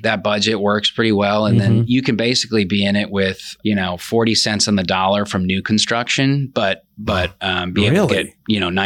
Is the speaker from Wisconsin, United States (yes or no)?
yes; Rothschild, Wisconsin, United States; also born or lived in Houston; I was born and raised here in Rothschild.